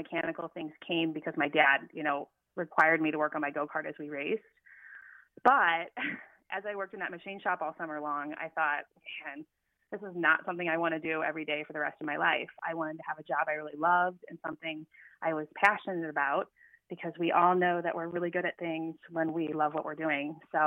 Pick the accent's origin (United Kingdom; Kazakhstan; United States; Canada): United States; Peoria, Illinois; And I grew up in Central Illinois, Peoria.